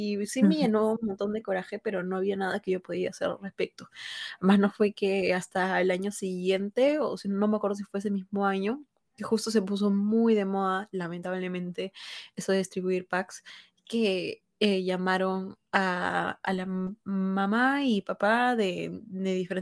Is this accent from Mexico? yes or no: no; Peru; tengo 22 años, soy de Perú, como había mencionado anteriormente.